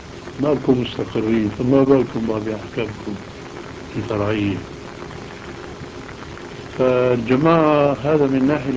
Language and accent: Arabic; Aleppo, Aleppo Governorate, Syria; انا من حلب